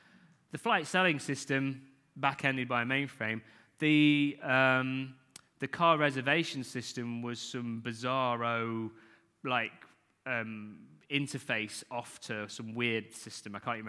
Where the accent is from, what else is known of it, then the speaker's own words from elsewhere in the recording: England, United Kingdom; now in Ireland; I'm English, living in Ireland